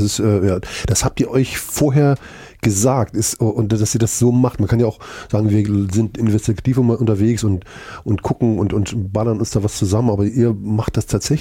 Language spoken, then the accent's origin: German; East Germany, Germany; Bibel, aber ich habe natürlich als Ossi Fibel verstanden, ne?